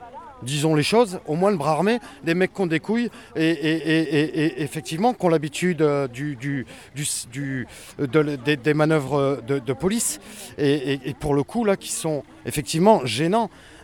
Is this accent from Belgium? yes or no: no; Pau, Nouvelle-Aquitaine, France; Je viens de Pau, dans les Pyrénées-Atlantiques.